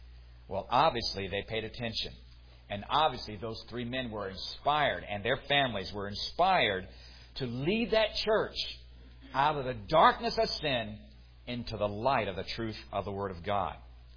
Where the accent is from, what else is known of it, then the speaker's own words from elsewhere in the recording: New Orleans, Louisiana, United States; born there; I was born in the Southern Baptist Hospital in New Orleans. See, I was born a Baptist.